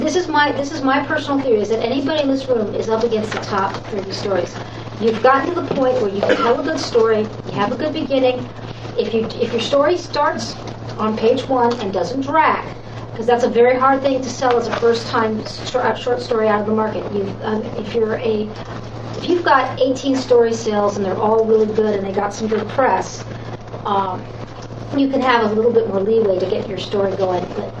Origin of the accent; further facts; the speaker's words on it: San Francisco, California, United States; I grew up in San Francisco. Not surprising, I did sell a short story in San Francisco setting.